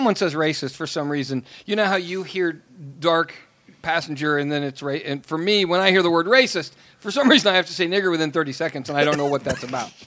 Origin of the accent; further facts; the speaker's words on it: Midwest, United States; As a comic growing up in the Midwest, it was amazing to watch language just become this thing that had to be avoided.